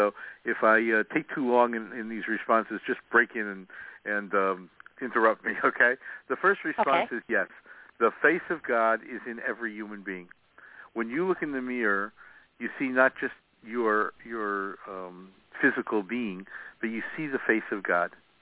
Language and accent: English; Chicago, Illinois, United States; I grew up in the Old South Side of Chicago, in what had been a Polish Catholic steelworkers neighborhood.